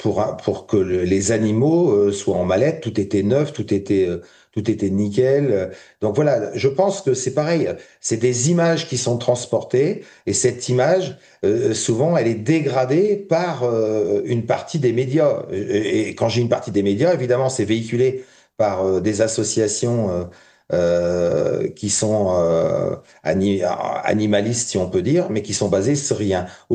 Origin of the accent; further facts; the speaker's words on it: Hauts-de-France, France; Moi, je suis de la Somme.